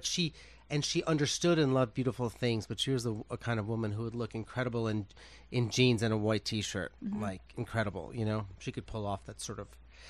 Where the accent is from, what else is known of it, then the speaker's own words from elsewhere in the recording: Buffalo, New York, United States; Buffalo, New York.